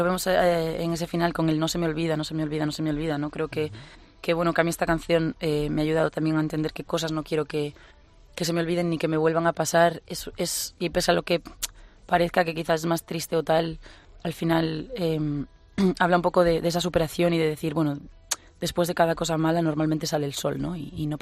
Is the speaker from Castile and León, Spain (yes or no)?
no; Galicia, Spain; me llevan muy cerquita de casa porque yo soy gallega